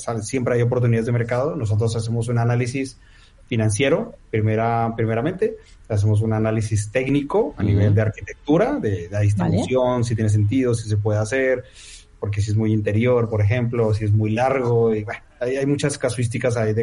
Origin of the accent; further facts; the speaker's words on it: Colombia; moved away; cuando yo llegué, yo soy colombiano, ¿vale? Y yo llegué en el 2019.